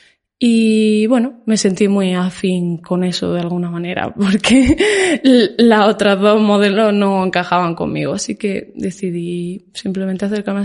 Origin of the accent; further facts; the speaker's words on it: Granada, Andalusia, Spain; also born or lived in Málaga; now in Barcelona, Spain; yo me considero medio malagueña, medio granaína. porque nací en Granada, pero siempre he estado entre las dos ciudades, ¿no? Y precisamente estoy aquí en Barcelona